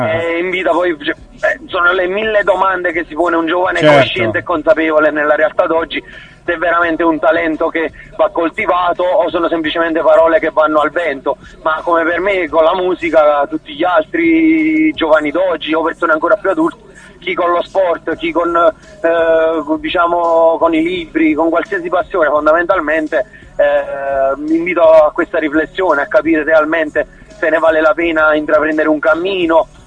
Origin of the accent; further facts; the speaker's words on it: Avellino, Campania, Italy; Io vengo da Avellino, che è vicino a Napoli